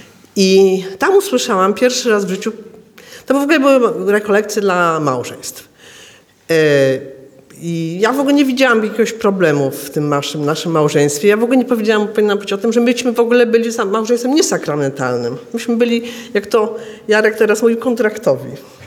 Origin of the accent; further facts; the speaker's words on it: Warsaw, Masovian Voivodeship, Poland; mama moja mnie chowała w duchu, ponieważ jestem z Warszawy, to w takim duchu maryjnym.